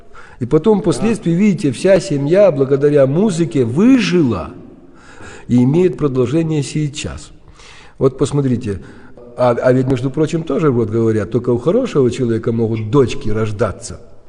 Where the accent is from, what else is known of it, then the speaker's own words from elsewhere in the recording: Turov, Gomel Region, Belarus; Ну и сам я из Турова, родом непосредственно коренной.